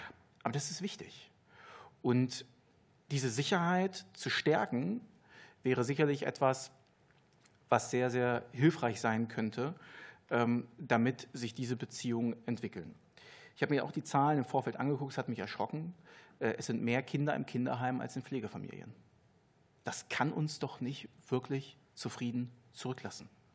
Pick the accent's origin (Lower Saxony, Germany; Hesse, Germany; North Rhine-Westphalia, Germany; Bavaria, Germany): Lower Saxony, Germany; Hanover; born there; Ich bin in Hannover geboren, mein Vater war afrikanischer Einwanderer, meine Mutter Deutsche.